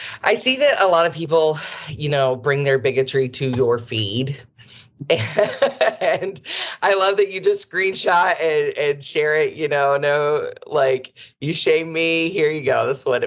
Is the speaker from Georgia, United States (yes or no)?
yes; Georgia, United States; now in Hawaii, United States; I'm from Georgia, so I live in Hawaii now, but I'm from the South, so I get it, the Bible Belt and all